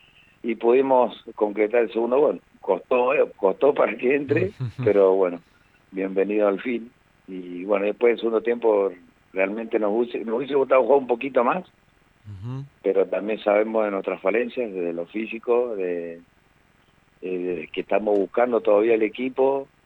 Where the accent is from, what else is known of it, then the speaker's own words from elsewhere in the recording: Mendoza, Argentina; somos de acá de Mendoza, somos del club